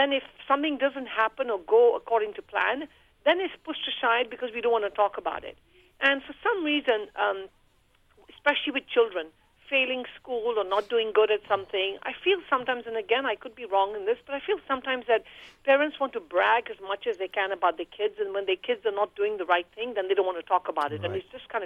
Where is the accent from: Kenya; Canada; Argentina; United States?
Kenya; I didn't grow up in India. I grew up in Kenya, but I grew up in a very close-knit Indian community.